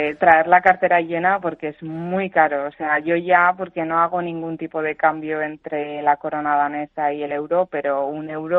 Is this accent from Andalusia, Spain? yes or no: no; Basque Country, Spain; yo que soy de cerca de Bilbao